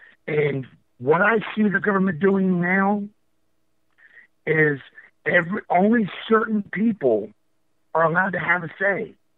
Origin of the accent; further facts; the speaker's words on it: United States; I'm an American, and I don't like what Barack Obama has done with the United States.